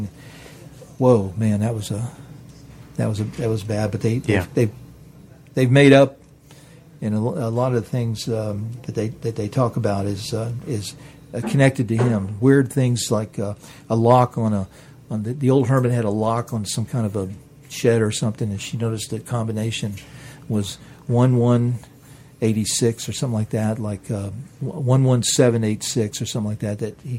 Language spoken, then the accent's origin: English; Cocoa, Florida, United States; I grew up in Cocoa, Rockledge, and I used to go back all the time.